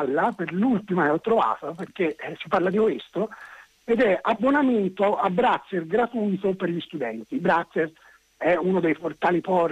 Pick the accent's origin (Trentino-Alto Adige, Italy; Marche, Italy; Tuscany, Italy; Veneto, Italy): Tuscany, Italy; Incisa; perché io sono valdarnese, sono di Incisa